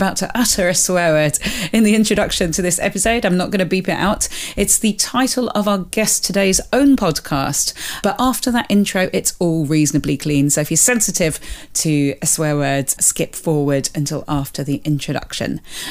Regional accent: Spain; now in Amsterdam, Netherlands; But my parents live here, so I grew up in Spain. I did move to Amsterdam once at the toss of a coin.

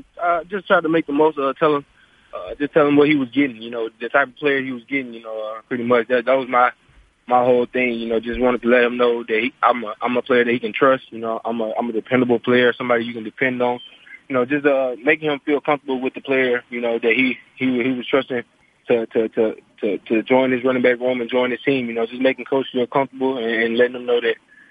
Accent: Mississippi, United States; I mean, I'm from Mississippi, so it's a lot of good soul food, a lot of good country eating.

